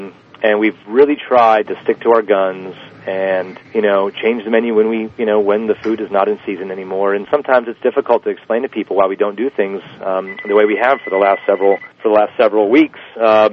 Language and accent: English; Massachusetts, United States; also born or lived in Atlanta; now in Charleston, United States; I'm from Massachusetts originally. I moved to the South, basically to Atlanta in 1993, and then to Charleston in 1998, where I've been for the last 10 years.